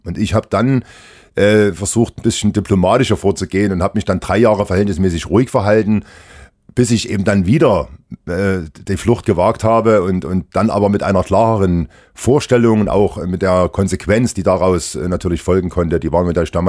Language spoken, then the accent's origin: German; East Germany, Germany; Ich bin ja in der DDR aufgewachsen. So, dann kriegt man ja die Unfreiheit schon so ein bisschen in die Wiege gelegt, würde ich sagen, weil wir waren 10 Kilometer von der Grenze entfernt.